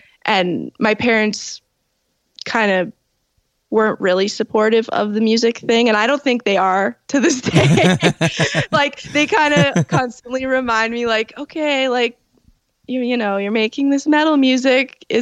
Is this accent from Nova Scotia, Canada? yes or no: no; Toronto, Ontario, Canada; Yeah, so I was born in Toronto at, you know, Toronto General. And I grew up in the Italian area at St. Clair and Dufferin.